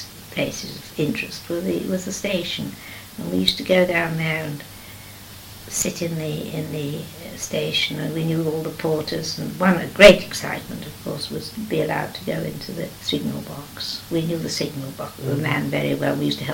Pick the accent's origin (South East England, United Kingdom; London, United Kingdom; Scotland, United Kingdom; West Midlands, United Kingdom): Scotland, United Kingdom; Edinburgh; as I grew up in Edinburgh, my uncle and aunt went to the local Church of Scotland, and I joined their guide company and the youth club.